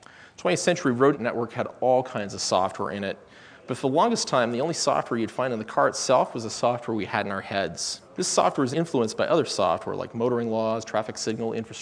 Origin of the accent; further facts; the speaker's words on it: Canada; I'm a Canadian, and I've spent a significant amount of time in the US